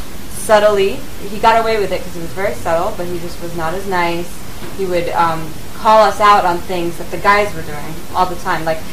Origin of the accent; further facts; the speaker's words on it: United States; But as an American, I'm like, that's disrespectful not